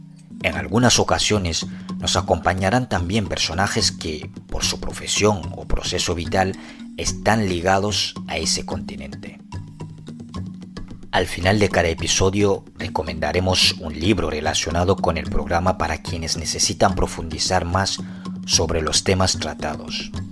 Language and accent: Spanish; Cameroon; africano de origen camerunés, educador social, internacionalista, conferenciante, migrante y defensor de los derechos humanos.